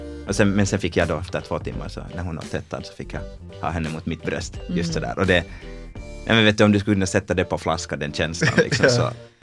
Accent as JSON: {"language": "Swedish", "town": "Ekenäs", "region": "Uusimaa", "country": "Finland", "said": "Hemma i Ekenäs, det på gårdarna där vid Västervik, gårdarna utanför Ekenäs."}